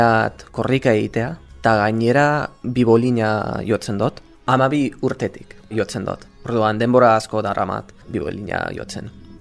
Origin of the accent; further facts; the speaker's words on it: Michigan, United States; Basque is a second language; also born or lived in Texas; now in Bilbao, Spain; Michigangoa naiz. Bueno, Texas estatuan jaio nintzen. Baina oein bizi naiz Bilbon, baina lan egiten dut Mungian, institutu batean. Eta bi urte daramatzat hemen bizitzen.